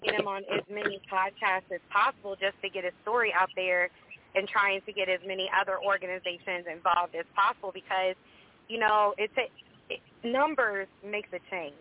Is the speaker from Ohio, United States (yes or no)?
yes; Ohio, United States; now in Mississippi, United States; So I'm originally from Ohio, but I now live in Mississippi.